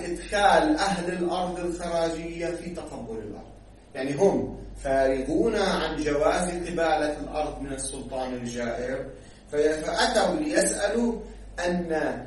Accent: Lebanon; كما عندنا في لبنان اشتراك سنوي في المياه

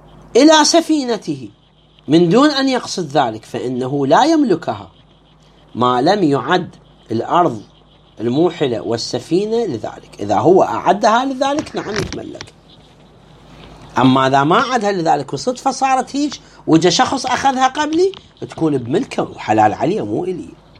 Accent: Iraq; احنا نصيح له سايلو عندنا بالعراق

